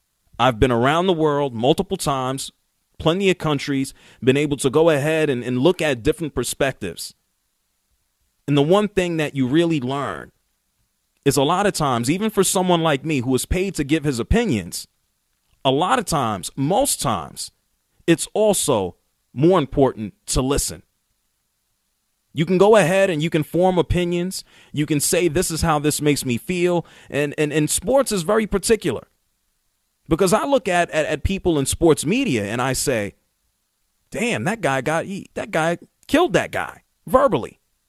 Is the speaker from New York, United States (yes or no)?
yes; New York City, New York, United States; now in Atlanta, United States; I am originally from New York City, where I did part-time on WFAN. I came down to Atlanta, Georgia